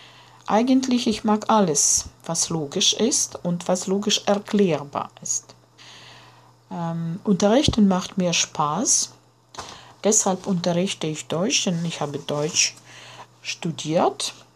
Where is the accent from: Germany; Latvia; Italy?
Latvia; now in Riga, Latvia; Ich komme aus Lettland. Ich wohne in Riga